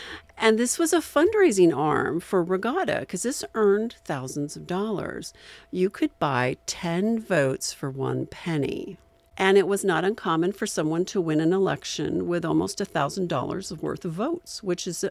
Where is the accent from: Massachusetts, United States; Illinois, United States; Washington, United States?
Washington, United States; when I was growing up on the Columbia River in eastern Washington